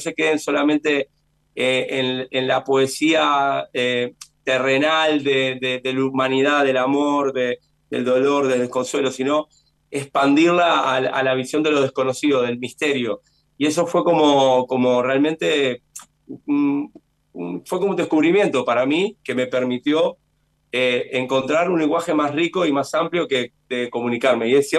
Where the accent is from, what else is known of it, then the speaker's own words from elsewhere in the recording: Uruguay; yo me siento un cancionista uruguayo